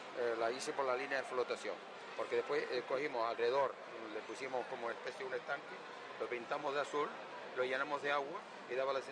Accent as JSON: {"language": "Spanish", "region": "Canary Islands", "country": "Spain", "said": "como soy de Fuerteventura, nadie me atiende, ¿sabes?"}